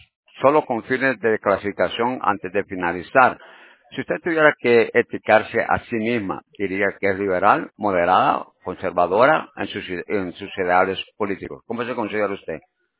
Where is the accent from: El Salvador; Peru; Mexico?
El Salvador; Usted es nicaragüense, yo soy salvadoreño, oiga eso.